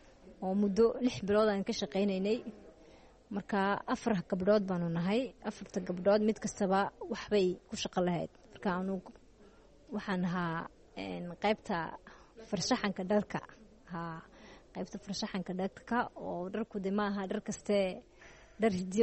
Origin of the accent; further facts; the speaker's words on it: Djibouti; Markaan weynaadayna de Djibouti